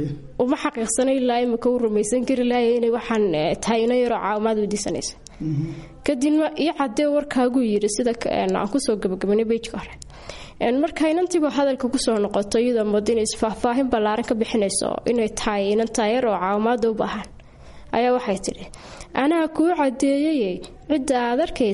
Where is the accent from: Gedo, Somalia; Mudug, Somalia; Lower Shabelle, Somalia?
Mudug, Somalia; now in Hargeisa, Somalia; waxaan ku dhashay gobolka Mudug degmada Tawfiiq Leera, halkaas aan ku soo barbaaray. Waqtigay inta badanna halka ayaan ku soo qaatay. Waxay ii xigtay magaalada Hargeysa oo 2009kii aan u imiday waxbarasho